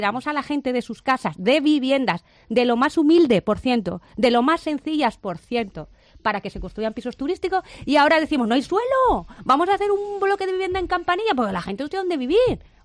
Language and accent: Spanish; Málaga, Andalusia, Spain; somos los malagueños de a pie